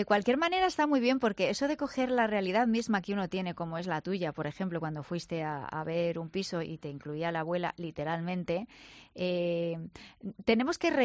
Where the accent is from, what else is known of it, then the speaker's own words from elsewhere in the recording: Spain; Muy, como somos nosotros, los españoles.